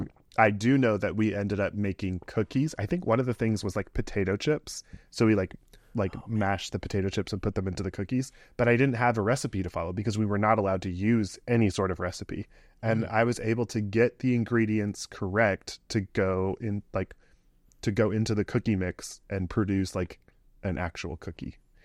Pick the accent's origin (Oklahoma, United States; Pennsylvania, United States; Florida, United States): Florida, United States; Tampa; I'm from Central Florida. I grew up in the Tampa area, though.